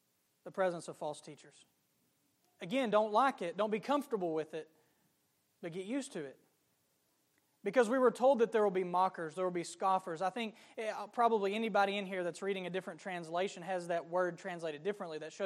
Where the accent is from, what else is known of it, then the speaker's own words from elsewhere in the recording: Arkansas, United States; I'm from Arkansas, so I've never seen much snow at one time.